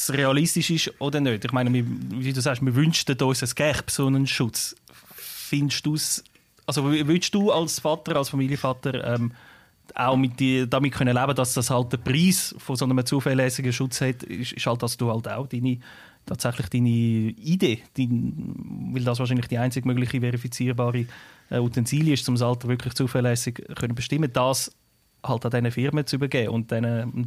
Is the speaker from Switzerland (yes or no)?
yes; Switzerland; für mich als Schweizer ist das wie so okay, also wirklich so befremdend, oder?